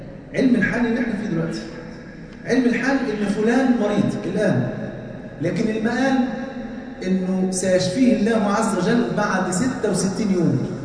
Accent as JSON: {"language": "Arabic", "country": "Egypt", "said": "عندنا في مصر"}